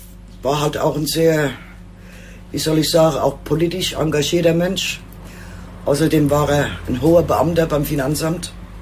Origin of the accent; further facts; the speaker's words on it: Frankfurt, Hesse, Germany; born there; Ich bin eine echte Seckbacherin. Ich bin in Seckbach geboren, jawohl.